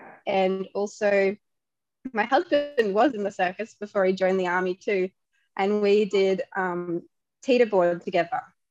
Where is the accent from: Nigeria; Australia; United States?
Australia; New South Wales; I grew up in Fujian, which is in northern New South Wales in Australia. And it's like a really sweet little place because we got the best of both worlds growing up. We had like beautiful farmland all around us